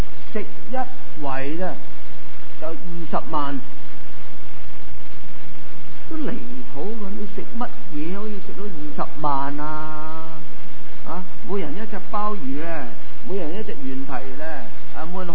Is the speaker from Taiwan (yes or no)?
no; China; 我们中国人认为要有报应，没有报应呢就做坏人是对的，做好人是不好的。